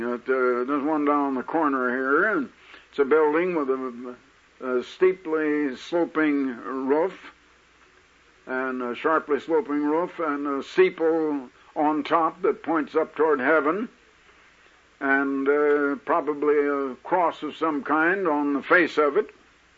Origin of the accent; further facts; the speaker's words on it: Iowa, United States; born there; now in Arizona, United States; My father was still a little farther west in Indiana, and I was born in Iowa, and now my sons were born in Oregon.